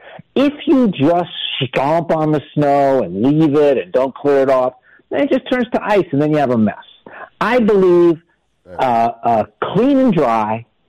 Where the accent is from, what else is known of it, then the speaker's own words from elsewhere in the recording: Miami, Florida, United States; Wait, I grew up in Miami.